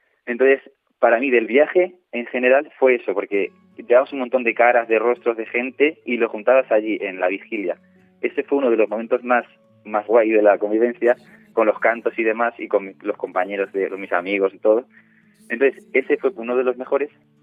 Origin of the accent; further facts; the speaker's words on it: Miguelturra, Castilla-La Mancha, Spain; yo soy de Miquel Turra